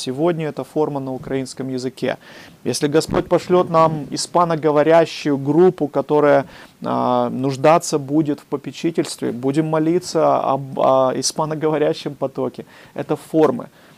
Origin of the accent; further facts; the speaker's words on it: Moscow, Russia; born there; И я сам родился в Москве, я не говорю по-украински